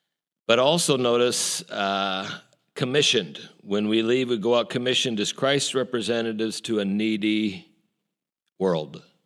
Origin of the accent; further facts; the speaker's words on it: United States; I'd say, Estados Unidos. I'm from the United States.